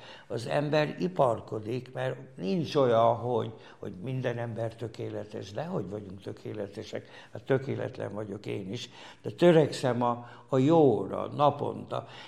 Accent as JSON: {"language": "Hungarian", "town": "Szikszó", "region": "Borsod-Abaúj-Zemplén", "country": "Hungary", "tie": "born or raised there", "said": "Az elején említettem, hogy Szikszón nevelkedtem fel."}